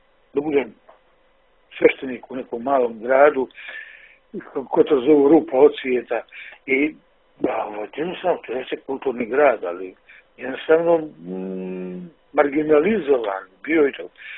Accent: Bosnia & Herzegovina; also born or lived in Herceg Novi, Montenegro; Sam se odrastao u Bosni, samo sam rođen u Hercegnovom, jer otac je tog momenta bio sveštenik u Bijeloj. Dakle, iz Bosne sam otišao

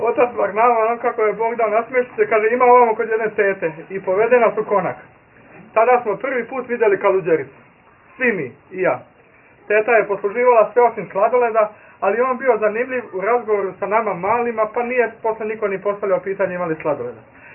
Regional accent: Vojvodina, Serbia; inače rodom sam iz Srema

